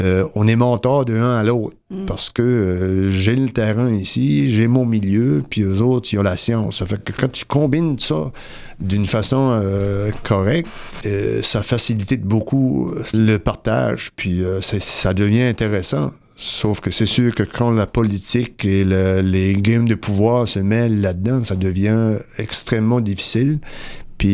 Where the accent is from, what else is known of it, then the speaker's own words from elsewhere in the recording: Grande-Entrée, Quebec, Canada; Disons que je suis né à Grande-Entrée entre deux baies et la main du côté du nord et la main du côté du sud.